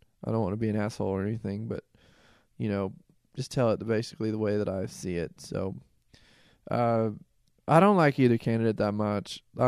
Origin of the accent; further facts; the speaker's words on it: Nashville, Tennessee, United States; But I'm glad to be home, back in Nashville. It gave me a whole new appreciation for being at home in my hometown.